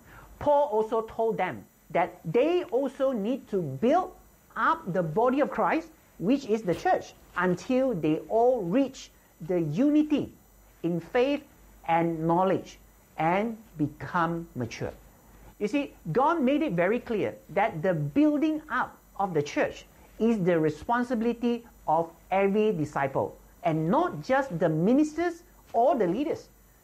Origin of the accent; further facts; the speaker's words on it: Kuala Lumpur, Malaysia; And I'm from Kuala Lumpur, Malaysia.